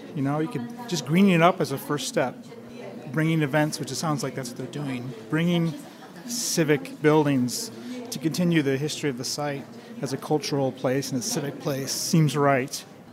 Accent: Chicago, Illinois, United States; I grew up in Chicago, make no small plans.

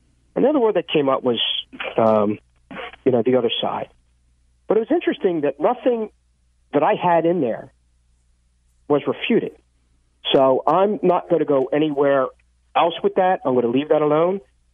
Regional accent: Philadelphia, Pennsylvania, United States; from South Philly. South Philly roots.

